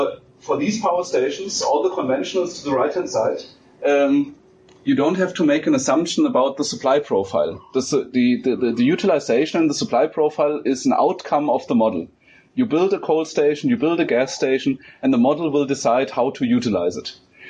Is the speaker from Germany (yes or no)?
yes; Germany; I can tell you that from my home country in Germany